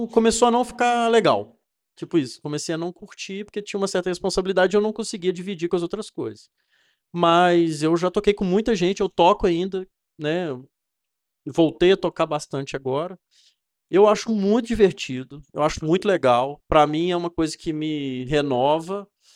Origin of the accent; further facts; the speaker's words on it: Juiz de Fora, Minas Gerais, Brazil; Enfim, sou juizforano, nascido e criado. Tenho um sentimento de pertencimento enorme para o Juiz de Fora.